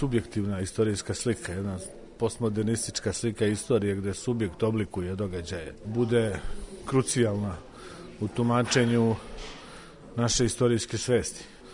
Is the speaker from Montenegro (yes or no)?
no; Serbia; Nečega što mi kao Srbi smo skloni da glorifikujemo, da ne kritički posmatramo